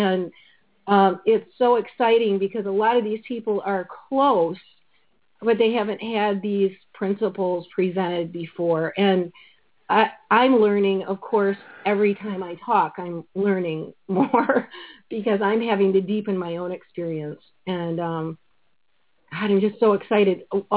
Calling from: Florida, United States; also born or lived in Colorado / Michigan; Hey, Michael and everyone … in Florida.

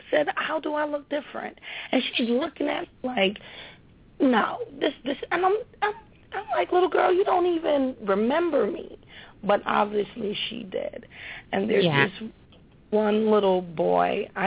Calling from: Connecticut, United States; I'm calling in from Connecticut.

